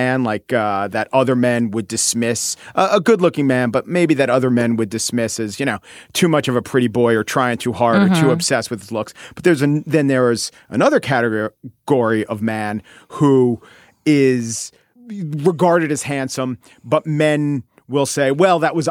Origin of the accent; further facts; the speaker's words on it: Brooklyn, New York, United States; I'm from here.